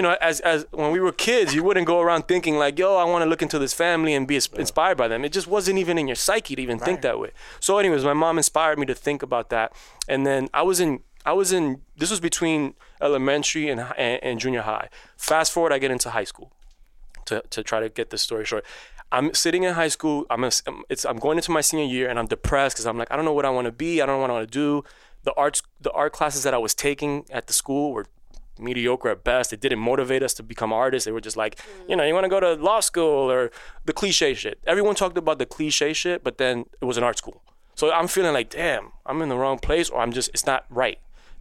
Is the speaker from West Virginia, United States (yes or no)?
no; New York City, New York, United States; So I grew up in Queens. You know, grew up skateboarding.